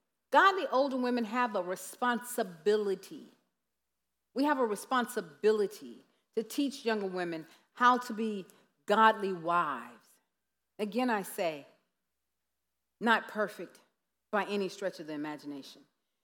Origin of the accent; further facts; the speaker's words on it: the South, United States; See, I'm from the South.